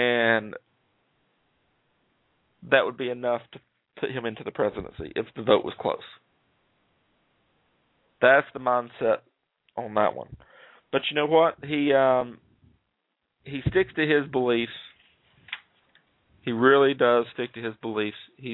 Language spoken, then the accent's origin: English; Virginia, United States; Virginia Governor Bob McDonnell. I'm originally from Virginia. I kind of like him.